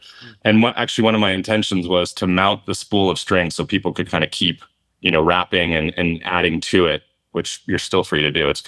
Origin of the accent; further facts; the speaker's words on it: California, United States; born there; And I was born in California, and I sort of made my way to the ocean essentially and lived along the coast.